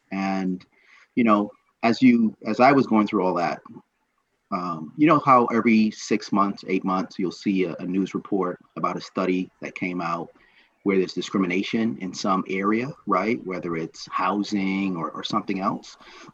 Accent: Barbados; also born or lived in New York City, United States; So, I'm originally from Barbados, right? And I grew up between like Barbados and New York City. So I'm both a product of the public school system in New York City, and also the education system in Barbados

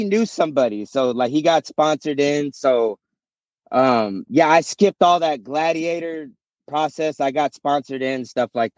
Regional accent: Hayward, California, United States; I grew up in Hayward, stuff like

